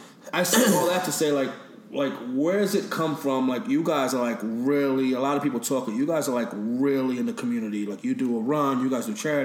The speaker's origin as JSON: {"language": "English", "region": "New York", "country": "United States", "tie": "born or raised there", "said": "Look, I'm born and raised in New York."}